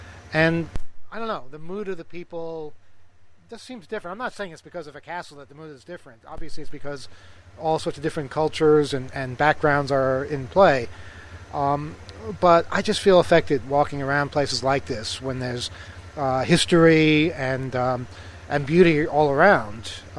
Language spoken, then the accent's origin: English; Queens, New York, United States; You know, I grew up in Queens. We didn't have a castle.